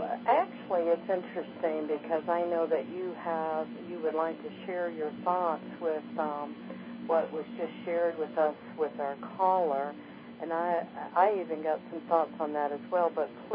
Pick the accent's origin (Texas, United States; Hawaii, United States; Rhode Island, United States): Hawaii, United States; You know, I was, of course, born and raised in Hawaii.